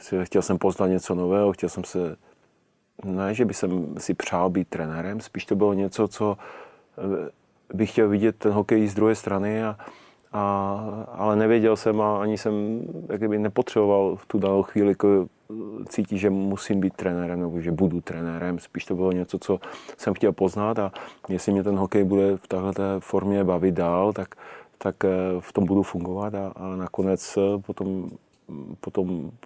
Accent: Kopřivnice, Moravian-Silesian Region, Czechia; Já pocházím z Kopřivnice, takže tam tehdy se hrála velká házená

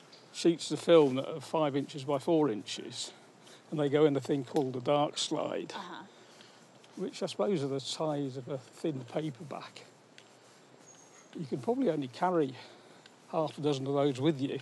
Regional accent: West Midlands, United Kingdom; now in Calderdale, United Kingdom; I was born and brought up in Warwickshire.

